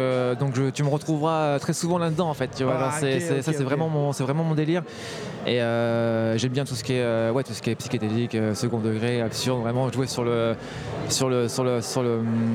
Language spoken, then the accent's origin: French; Brittany, France; Moi, je suis du coin. Hein. Je suis un petit breton là